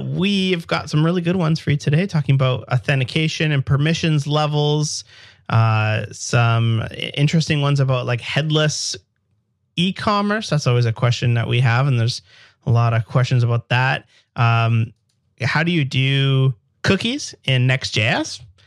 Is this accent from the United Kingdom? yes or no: no; Canada; I'm a developer from Canada.